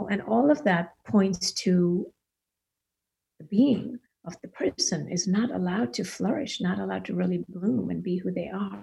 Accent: India; the opportunity to reevaluate the beliefs I had grown up with as an Indian woman and what had defined me as an Indian woman.

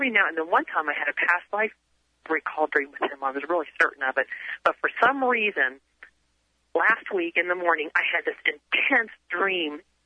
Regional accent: Maryland, United States; now in Arizona, United States; And I grew up in Maryland, and now I live in Arizona

